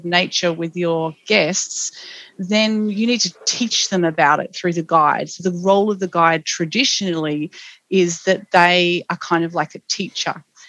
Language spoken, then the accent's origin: English; Tasmania, Australia; my interest in sustainable tourism is probably just simply because we grew up in Tasmania and we know how precious this environment is